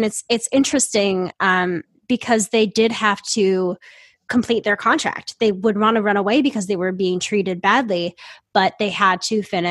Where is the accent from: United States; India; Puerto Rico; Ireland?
Ireland; We are not still, being abused and harassed by people because we're Irish.